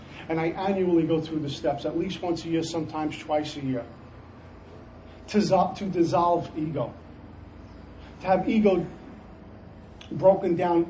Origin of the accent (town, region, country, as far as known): Brooklyn, New York, United States; born or raised there